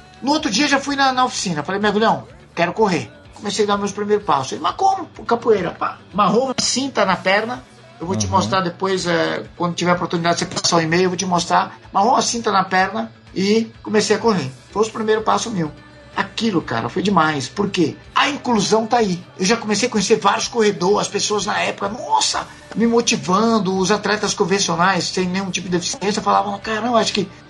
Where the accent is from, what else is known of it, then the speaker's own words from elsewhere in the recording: Bahia, Brazil; eu nasci no meio do Ribeirão, sou baiano, não saía da água